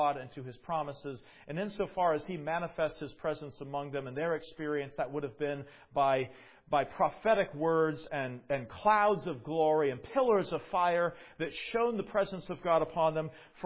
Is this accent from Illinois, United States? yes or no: no; California, United States; Now, I'm not sure that many of our American homes tend to last more than a century. I grew up in California.